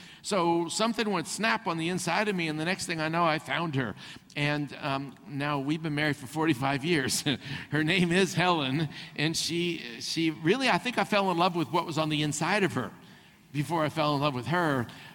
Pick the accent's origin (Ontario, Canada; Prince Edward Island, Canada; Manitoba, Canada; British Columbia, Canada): British Columbia, Canada; Vancouver; So I was born and raised in Vancouver. I went to Killarney High School.